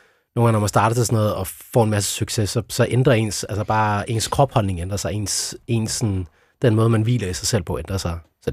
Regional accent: Sønderborg, Region of Southern Denmark, Denmark; Jamen, jeg er opvokset i Sønderborg og boede dernede med min mor

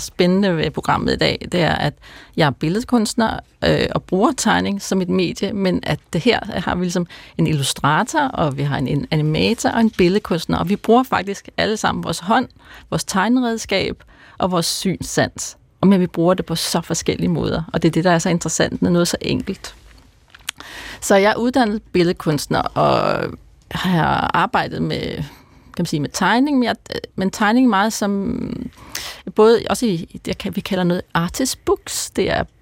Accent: Copenhagen, Capital Region of Denmark, Denmark; born there; jeg er født i Danmark, i København ved Søerne, hvor jeg også bor. Men min resten af familien er næsten født i Sverige.

